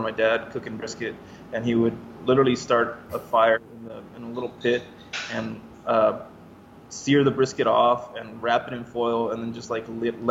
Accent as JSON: {"language": "English", "town": "Weslaco", "region": "Texas", "country": "United States", "tie": "born or raised there", "said": "I grew up here in West Laco, which is in the River Grande Valley. And if you don't know where that is, it's like the tip of Texas, like the southernmost tip of Texas."}